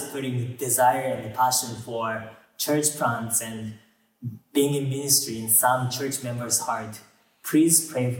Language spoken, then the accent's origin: English; Japan; Growing up in Japan